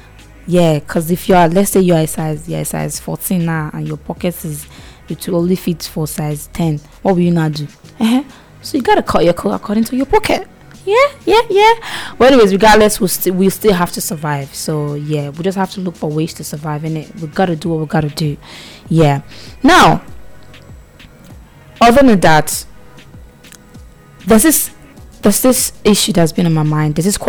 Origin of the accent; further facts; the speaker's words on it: Nigeria; Well, I'm talking because obviously I came from Nigeria, right?